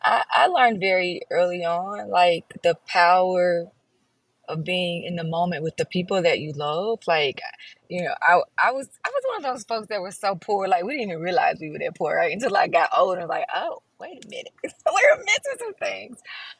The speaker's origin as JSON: {"language": "English", "region": "the South", "country": "United States", "said": "You know, I'm from the South, and so cooking is a thing that we love to do for everything."}